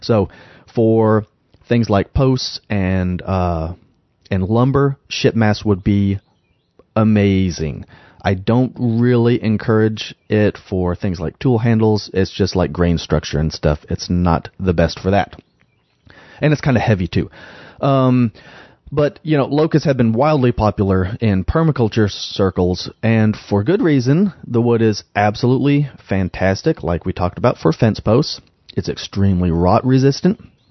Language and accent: English; Ohio, United States; I've always liked black locusts we used to burn growing up in Ohio.